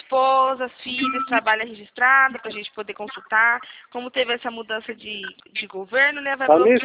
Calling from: Campinas, São Paulo, Brazil; Eu sou aqui de Campinas.

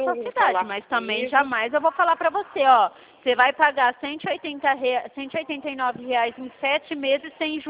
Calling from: Dracena, São Paulo, Brazil; tô falando da cidade de Dracena

